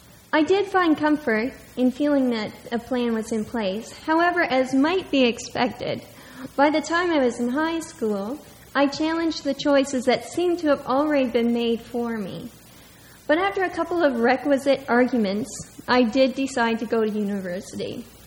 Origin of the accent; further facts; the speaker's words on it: Canada; accent: Canadian; I'm not sure how well I'll deliver it, since I do have my Canadian accent, but I'll do my best.